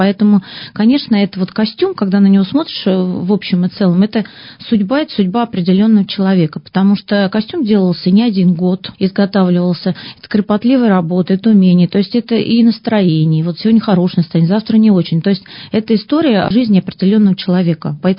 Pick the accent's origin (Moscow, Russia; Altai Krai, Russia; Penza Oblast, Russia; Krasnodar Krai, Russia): Penza Oblast, Russia; И я родом из Земеченского района, и мне бы хотелось, конечно, представить основной вот свой край Земеченский вот на этой выставке.